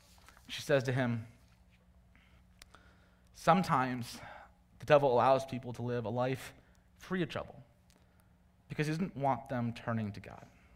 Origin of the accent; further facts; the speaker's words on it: Michigan, United States; I couldn't help but think of my childhood growing up in Michigan. Lakes were everywhere, and they were beautiful.